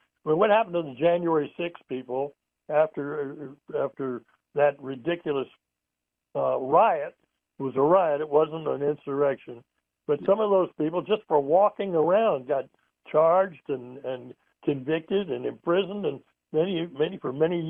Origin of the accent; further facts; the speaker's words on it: Colorado, United States; born there; now in Louisiana, United States; I was born in Colorado, which has gone kind of the wrong way in many respects.